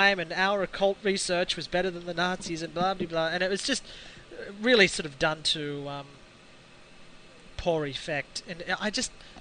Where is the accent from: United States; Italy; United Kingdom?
United Kingdom; Scotland; I'm from Scotland, and I've got me katana.